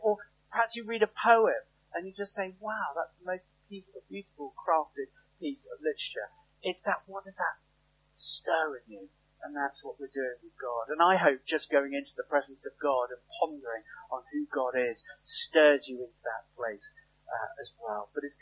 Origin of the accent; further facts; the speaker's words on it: United Kingdom; Now, as British, in the British culture, many of us, I don't know again, but I'll make the assumption most of us are, we're not always very good with our feelings.